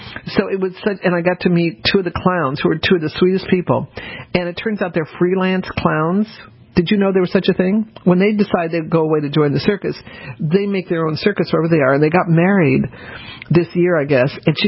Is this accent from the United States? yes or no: yes; Denver, Colorado, United States; also born or lived in New Orleans / Norfolk; I actually grew up mostly in Denver, but I was born in New Orleans, so I guess I have multiple hometowns.